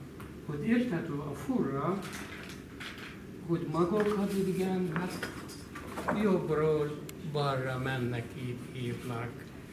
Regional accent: Egypt; Hungarian is a second language; moved away as an adult; now in Hungary; Én Egyiptomban születtem, és a Nílus gyógyszer közepén, és ott egy ilyen kis faluban születtem, és ott jártam általános iskolába

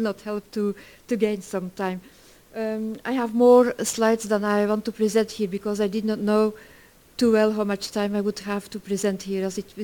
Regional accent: Belgium; I'm from Belgium, from the Ministry of Science

